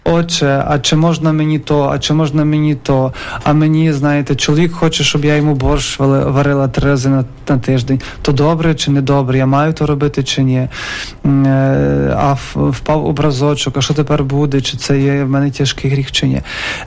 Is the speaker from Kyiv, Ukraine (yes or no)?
no; Lviv Oblast, Ukraine; Я походжу з Радехівщини.